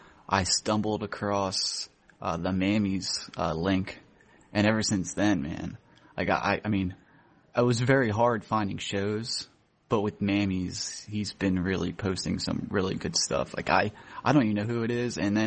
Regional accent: Philadelphia, Pennsylvania, United States; accent: Philly accent; I'm from northeast. I'm like outside Philadelphia.

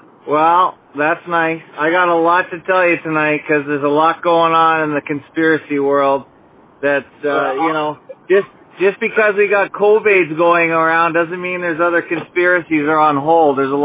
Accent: Canada; born there; because I was born in Canada

